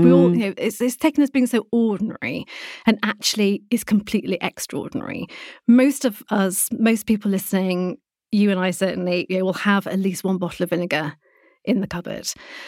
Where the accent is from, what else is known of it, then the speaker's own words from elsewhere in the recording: Blackburn, North West England, United Kingdom; So I'm from Lancashire. I'm from Blackburn in Lancashire.